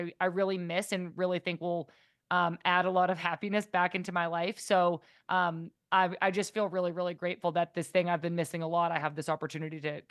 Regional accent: Massachusetts, United States; I grew up in Massachusetts, so probably a pretty similar setup to here in Vermont.

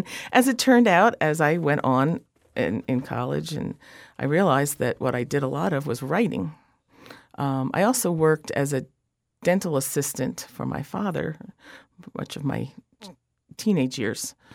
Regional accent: Willingboro, New Jersey, United States; I'm from Willingboro, which was actually a Levittown.

